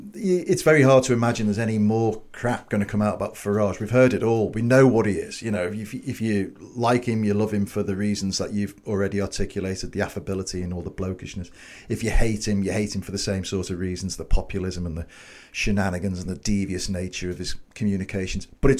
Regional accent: Liverpool, North West England, United Kingdom; when I was growing up in Liverpool especially

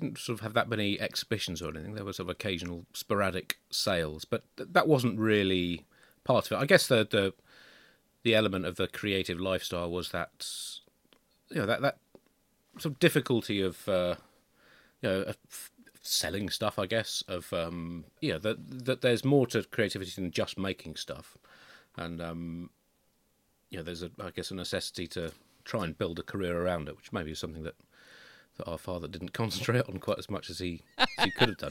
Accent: Tunbridge Wells, South East England, United Kingdom; I grew up in Tunbridge Wells, which was about the most conservative place that you can grow up in the 1980s.

